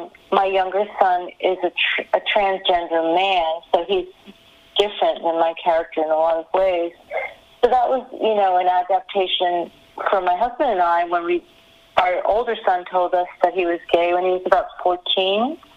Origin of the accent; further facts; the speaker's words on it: New York, United States; I'm from New York originally